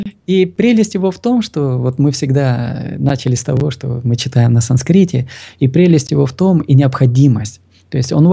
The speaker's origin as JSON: {"language": "Russian", "country": "Ukraine", "said": "ну вот я с Украины, да, там украинский борщ, к примеру"}